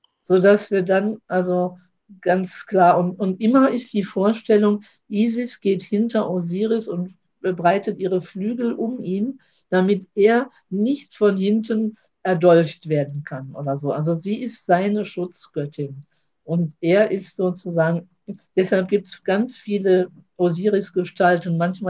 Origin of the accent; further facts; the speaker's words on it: Rhineland, Germany; auch als Rheinländerin sowieso